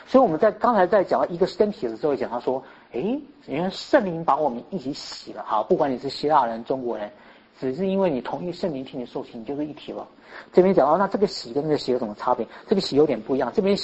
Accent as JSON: {"language": "Chinese", "country": "Taiwan", "said": "就我们都是从台湾来"}